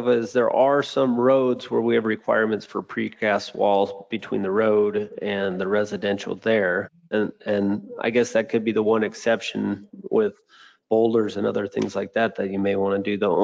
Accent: East Coast, United States; Well, I've always viewed it as interesting because I came from the East Coast

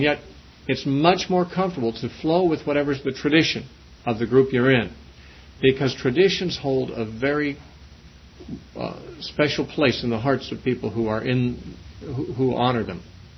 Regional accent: United States; I'd rather be born in America than anywhere else in the world. I thank God that I'm an American.

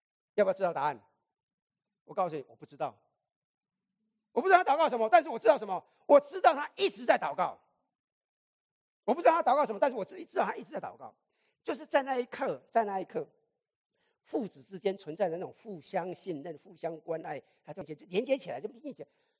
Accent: Fujian, China; 我们闽南人哦，最属灵的

